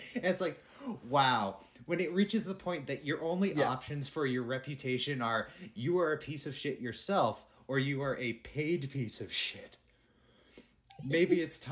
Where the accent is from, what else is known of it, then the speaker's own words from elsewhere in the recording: Ontario, Canada; growing up in Ontario in 2000 era. I went to high school in Ontario in 2000.